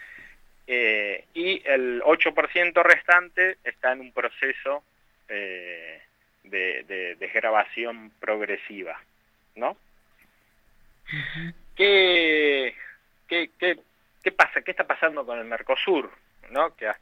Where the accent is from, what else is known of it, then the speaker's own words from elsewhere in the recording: Argentina; qué nos puede tocar a nosotros como país, Argentina